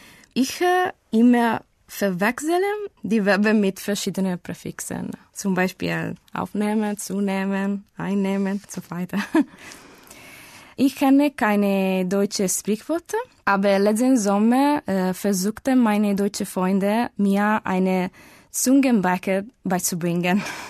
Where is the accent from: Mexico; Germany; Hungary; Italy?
Italy; German is a second language; Ich komme aus Italien. Ich bin 1983 Jahr geboren.